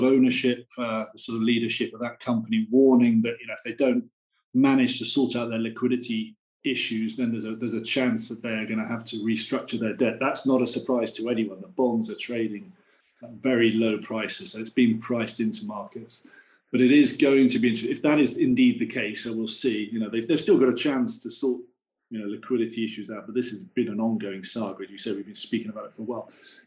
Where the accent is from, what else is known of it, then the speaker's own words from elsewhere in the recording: United Kingdom; now in Hong Kong; I'm a Brit and I'm living in Hong Kong